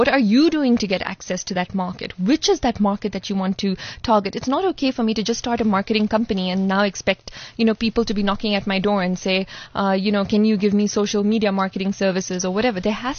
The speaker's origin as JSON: {"language": "English", "region": "Dubai", "country": "United Arab Emirates", "tie": "born or raised there", "said": "I grew up in Dubai"}